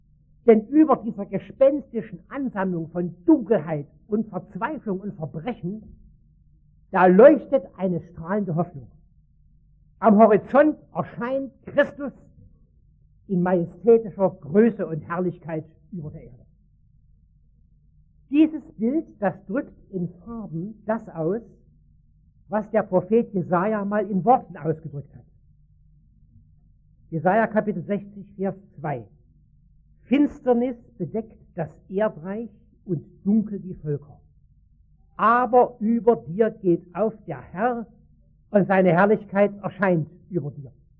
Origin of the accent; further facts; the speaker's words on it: East Germany, Germany; Und ich als Ossi